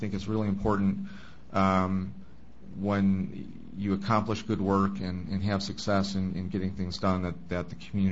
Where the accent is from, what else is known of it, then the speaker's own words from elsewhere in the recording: Michigan, United States; I mentioned that where I grew up in Michigan, it was also a copper mining town